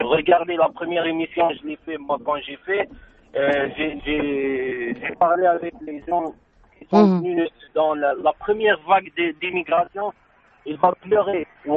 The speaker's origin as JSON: {"language": "French", "country": "France", "said": "moi, je suis français, j'ai la carte."}